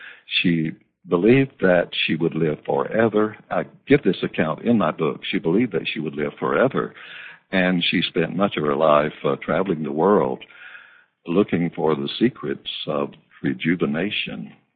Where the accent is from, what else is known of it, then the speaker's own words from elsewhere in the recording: Deep South, United States; I was born and raised here in the Deep South in the U.S.